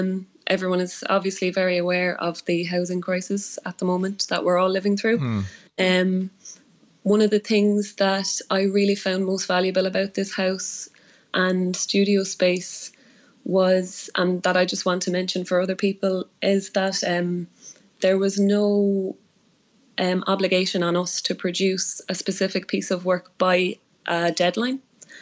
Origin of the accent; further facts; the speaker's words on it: Cork, Munster, Ireland; moved away as an adult; now in Dublin, Ireland; I'm from Cork originally, and I moved to Dublin just after my leaving cert to study music and theatre, yeah.